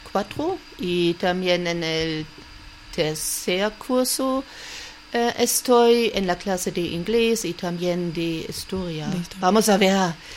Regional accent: Magdeburg, Saxony-Anhalt, Germany; Spanish is a second language; Yo bien vengo de Magdeburgo, es una ciudad cerca de Berlín. Está más o menos a 150 kilómetros de la capital.

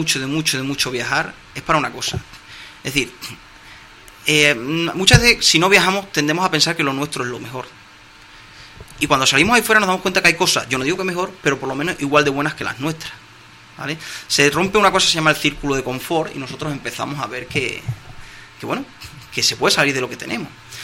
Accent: Extremadura, Spain; soy de los Ar de la Vera, como has dicho antes

